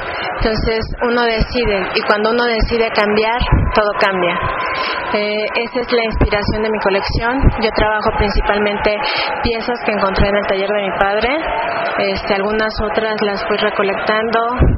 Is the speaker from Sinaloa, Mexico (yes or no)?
no; Taxco, Guerrero, Mexico; Yo soy originaria de Taxco.